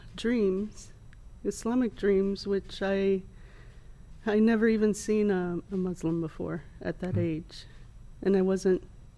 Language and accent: English; Hollywood, Florida, United States; born there; Well, I was born in Hollywood, Florida.